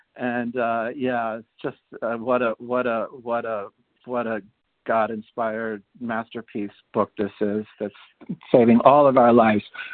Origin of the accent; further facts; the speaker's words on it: United States; now in Paris, France; I'm an American expat in Paris